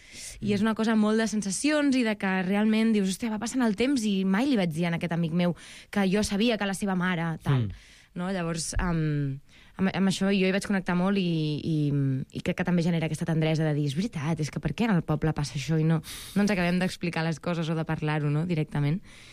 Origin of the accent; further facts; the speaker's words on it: Matadepera, Catalonia, Spain; Jo soc de poble, soc de Matadepera.